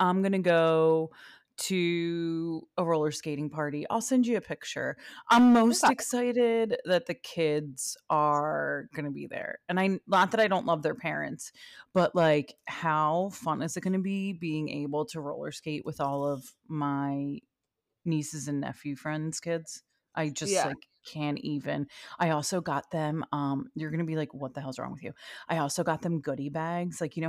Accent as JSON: {"language": "English", "town": "Philadelphia", "region": "Pennsylvania", "country": "United States", "said": "who am I? … from Northeast Philly. Oh yeah, how you doing?"}